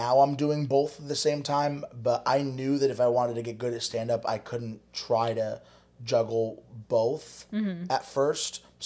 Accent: Shelton, Connecticut, United States; because I grew up in Shelton, which was very not liberal, I guess.

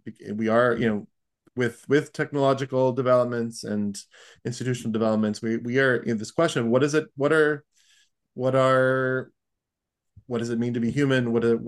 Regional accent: Wisconsin, United States; And I also fell in love with my hometown, with rural Wisconsin, and the idea of vibrant rural communities and philosophies of education of mind

